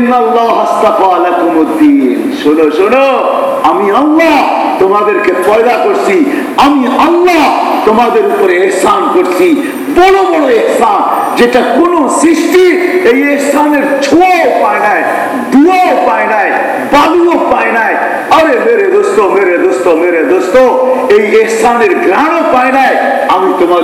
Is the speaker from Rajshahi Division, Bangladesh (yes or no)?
no; Noakhali, Chittagong Division, Bangladesh; moved away as an adult; আমার বাড়ি বাংলাদেশ, আমি তো উর্দু কসকে লেগে পুরা পুরা বাংলায় কতেলে, বাংলাদেশে কোন জায়গায়, নোয়াখালী